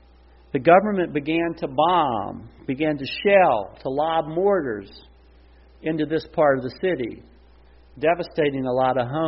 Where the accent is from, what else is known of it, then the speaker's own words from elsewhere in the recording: Harrisonburg, Virginia, United States; arrived in Harrisonburg, the very next day after arriving in my hometown and arriving at Eastern Mennonite